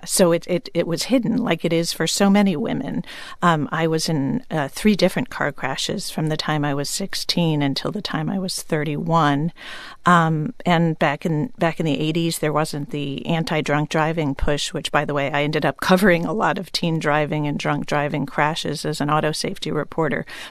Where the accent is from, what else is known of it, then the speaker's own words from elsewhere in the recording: Hamden, Connecticut, United States; now in McLean, United States; I'm from Hamden, Connecticut, but I live in McLean, Virginia now